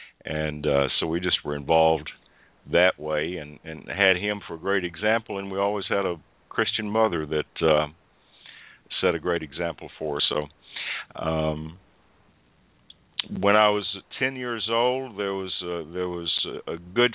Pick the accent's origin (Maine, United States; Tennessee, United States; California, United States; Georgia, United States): Tennessee, United States; I was born in Nashville, but grew up just about 45 miles east of Nashville in a little community with about actually the smallest county in the state of Tennessee as far as land mass